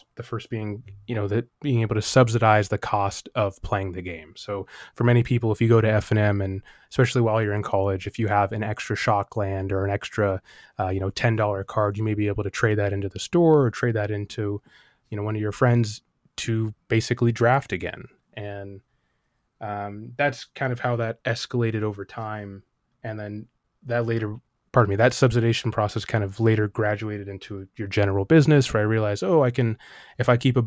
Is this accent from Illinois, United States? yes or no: no; Seattle, Washington, United States; also born or lived in Germany / New York / Missouri; my dad is from Brooklyn, New York, and my mom is from Toronto, but I was born in Germany. And then went from Germany to upstate to New York to, I think, Fort Leonard Wood, Missouri, and then ended up coming back here in Seattle.